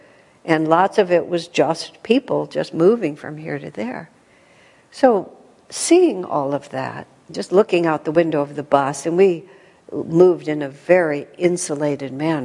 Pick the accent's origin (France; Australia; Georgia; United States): United States; Growing up in America, having traveled only a little bit in Europe